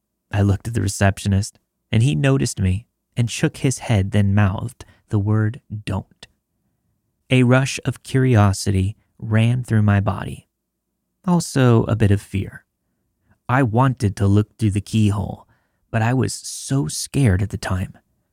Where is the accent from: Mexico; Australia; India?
India; This happened when I was in Delhi, India. I'm an Indian girl, and I was 14 years old at the time.